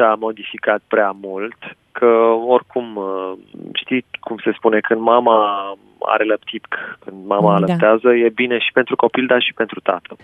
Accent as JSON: {"language": "Romanian", "town": "Iași", "region": "Iași County", "country": "Romania", "said": "În plus, sunt original din Iași"}